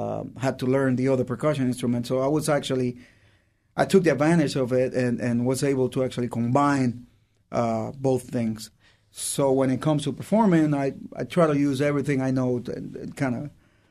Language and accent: English; Puerto Rico; English is a second language; I'm originally from Puerto Rico.